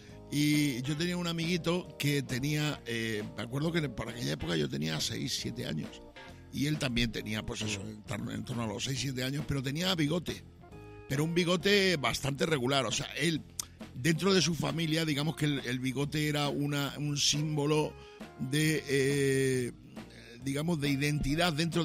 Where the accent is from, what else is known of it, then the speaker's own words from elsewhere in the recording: Badajoz, Extremadura, Spain; como yo soy de Badajoz, que estábamos al lado de Portugal.